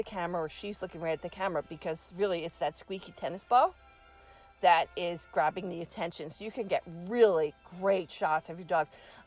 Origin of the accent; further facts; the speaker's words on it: England, United Kingdom; And being that I'm actually English.